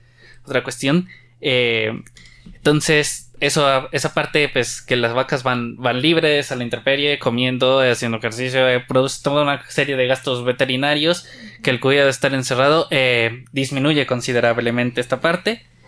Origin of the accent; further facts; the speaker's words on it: Nariño, Colombia; hay a quienes somos de Nariño, muchas veces hay gente que nos dice que no ha probado que hoy cómo vamos a comer cuy